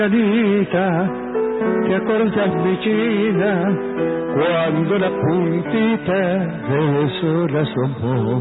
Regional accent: José C. Paz, Buenos Aires Province, Argentina; now in Girona, Spain; de José Paz. Pero hace 18 años que vivo en Gerona.

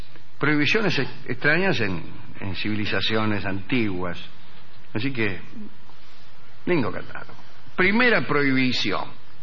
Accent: Mendoza, Argentina; now in Houston, United States; mendocino, te escucho desde Houston, Texas, donde vivo hace 9 años. Acá me convertí del catolicismo al cristianismo

